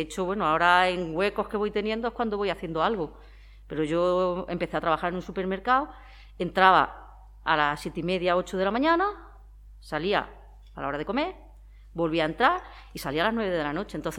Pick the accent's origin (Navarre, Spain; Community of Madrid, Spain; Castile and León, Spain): Community of Madrid, Spain; Madrid; born there; nací en Madrid. Mis padres emigraron, mi padre es de aquí de Joder, emigró muy joven y se casó con mi madre. Entonces yo nací en Madrid en el año 1977. Te voy a cumplir 45 años.